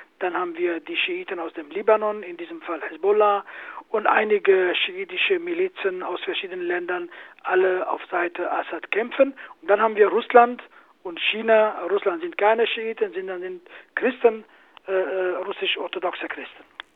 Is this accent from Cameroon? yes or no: no; Afrin, Aleppo Governorate, Syria; born there; German is a second language; Auch die Kurden im Norden, in Afrin, wo ich geboren bin zum Beispiel